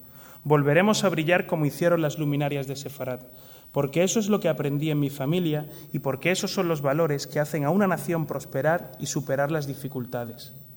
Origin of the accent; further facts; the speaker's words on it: Spain; Fui criado como judío y como español, porque en mi casa no se habló otra lengua que la castellana y nuestras costumbres no eran otras que las españolas.